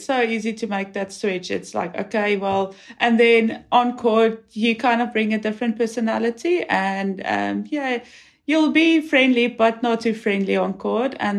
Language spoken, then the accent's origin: English; South Africa; now in United Kingdom; I'm from South Africa.